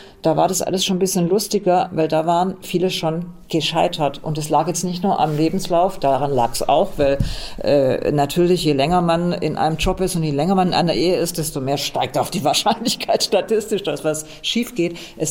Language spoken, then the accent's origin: German; Ravensburg, Baden-Württemberg, Germany; die ersten Klassentreffen, wo sich ja dann alle wieder in Ravensburg, wo ich herkomme, in Oberschwaben getroffen haben